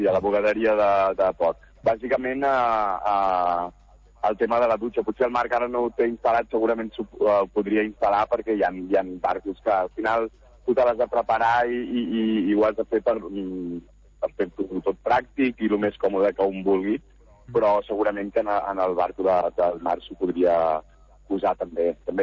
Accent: Catalonia, Spain; soc criat més de terra endins, som d'Osona, la família

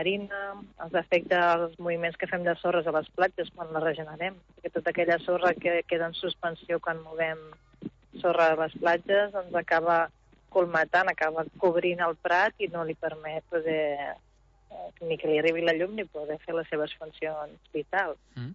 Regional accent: Catalonia, Spain; i que vinc de les Terres de l'Ebre

